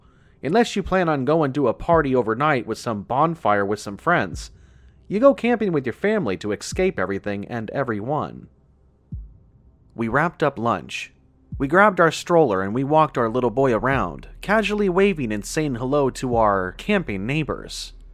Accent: Arizona, United States; I'm originally from Arizona, so I'm not used to all this beautiful scenery. I'm used to the dirt and the desert life.

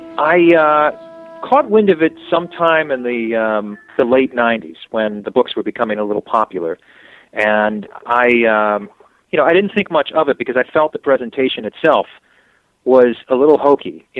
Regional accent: Long Island, New York, United States

